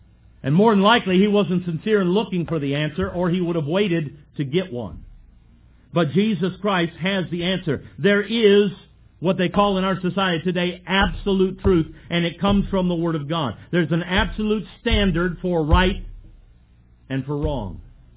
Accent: Michigan, United States; Being born and raised in Michigan, that is the tribulation.

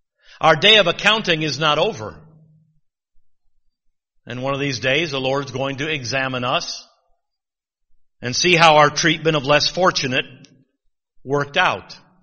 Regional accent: Michigan, United States; accent: Michigan; My Michigan accent throws you off.

